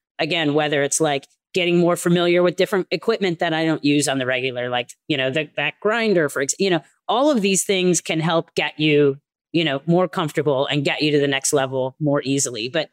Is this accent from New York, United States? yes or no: no; Wisconsin, United States; I grew up in Wisconsin, so the rules are different there.